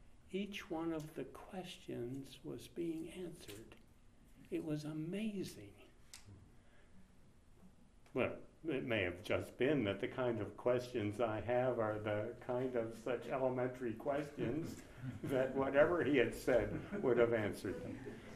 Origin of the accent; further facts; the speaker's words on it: Philadelphia, Pennsylvania, United States; I was from Philadelphia. There was no Buddhist Dharma Center.